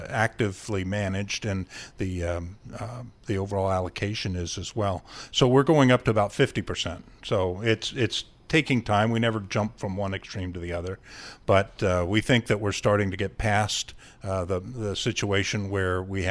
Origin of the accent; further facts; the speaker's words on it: Ohio, United States; You know, when I look at it, I'm from Ohio, and we have a lot of corn, and we have corn mazes.